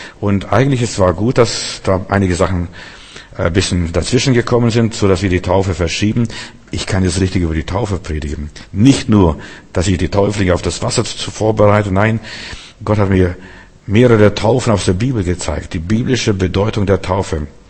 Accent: Stuttgart, Baden-Württemberg, Germany; Also ich bin Stuttgarter und ich wohne hier schon seit Jahren.

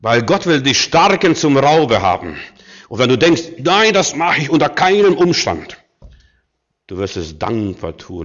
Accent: East Germany, Germany; ich komme ja aus dem Osten

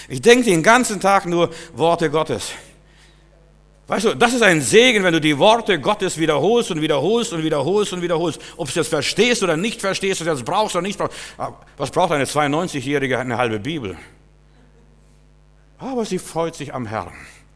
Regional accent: Klaipėda, Klaipėda County, Lithuania; moved away; Ich bin jetzt mit meiner Familie mal in Litauen, in Memel gewesen, wo ich herkomme, und diese Ecke, wo wir zuletzt wohnten.

